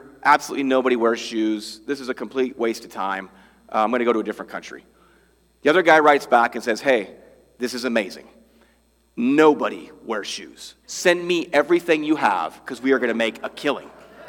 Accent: United States; now in Spain; I'm like, no, I'm from America.

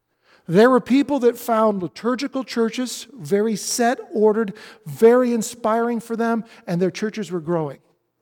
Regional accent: Rochester, New York, United States; I'm from Rochester, so I was a Buffalo Bills fan.

